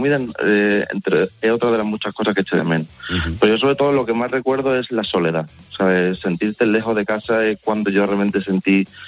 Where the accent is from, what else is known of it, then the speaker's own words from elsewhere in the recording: Málaga, Andalusia, Spain; also born or lived in Equatorial Guinea; yo soy de Málaga y ahora mismo afortunadamente trabajo aquí en Málaga, de lo mío.